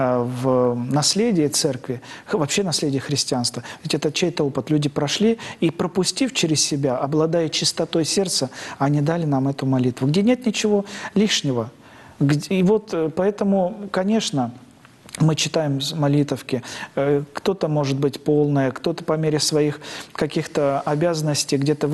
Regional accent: Far East, Russia; born there; вот то, что я родом оттуда, оно меня связывает до сих пор, потому что я родился на Дальнем Востоке.

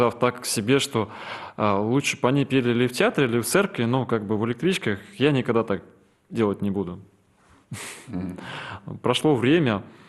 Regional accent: Ukhta, Komi Republic, Russia; born there; now in Saint Petersburg, Russia; родился я на севере, город Ухта, Республика Коми. Мои родители, отец сам с Белоруссии, с Могилевской области, мама с Кировской области.

